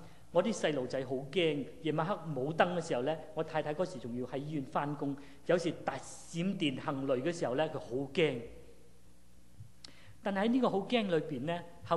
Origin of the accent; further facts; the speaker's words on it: Guangdong, China; 我廣東人知道，即是不奉獻那麼解。